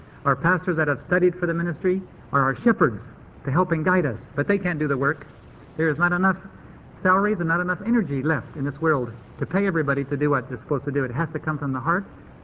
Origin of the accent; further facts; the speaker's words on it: Bolivia; I grew up with her in Bolivia.